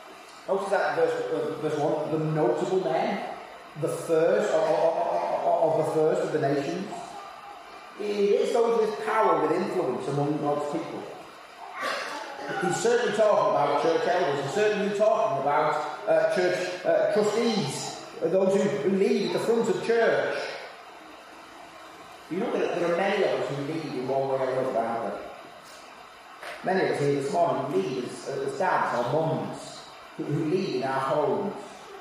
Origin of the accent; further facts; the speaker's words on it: Wales, United Kingdom; You know, growing up in Wales, easy to find people in Wales who think that Wales is the centre of the universe.